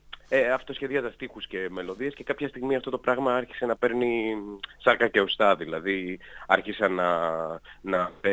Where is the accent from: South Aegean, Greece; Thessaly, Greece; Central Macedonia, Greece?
South Aegean, Greece; Tinos; Και γενικότερα και στο χωριό μου στην Τίνο έχουμε παρατσούκλια όλοι, και ο πατέρας μου και οι θείοι μου κτλ.